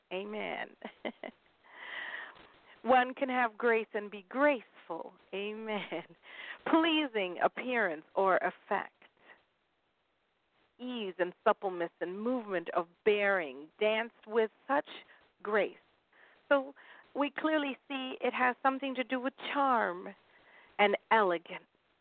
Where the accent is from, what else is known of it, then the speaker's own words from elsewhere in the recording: United Kingdom; Of course, Oxford is my first choice being British.